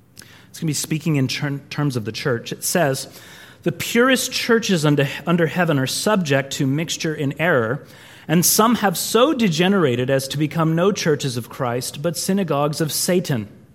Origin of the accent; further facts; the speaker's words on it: California, United States; especially when I said I was from California